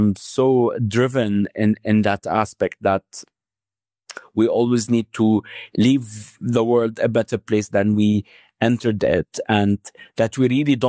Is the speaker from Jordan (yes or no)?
yes; Jordan; And for me, being born and raised in Jordan, like I said, my father, my dad was involved in the NGO sector a lot.